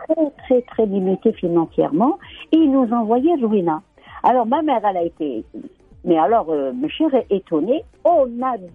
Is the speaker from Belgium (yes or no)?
no; Blida, Blida Province, Algeria; Là, on est de Blida.